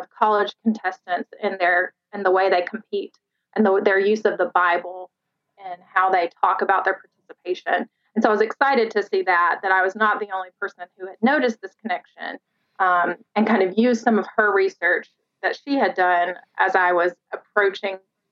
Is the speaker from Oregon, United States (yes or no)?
no; Alabama, United States; Short answer is that I grew up in Alabama and pageants were everywhere.